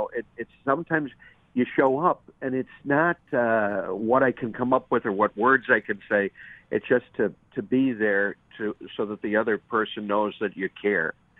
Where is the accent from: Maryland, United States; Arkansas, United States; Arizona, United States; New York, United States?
New York, United States; Buffalo; I'm grew up my younger years in the city of Buffalo. I'm lifelong from Western New York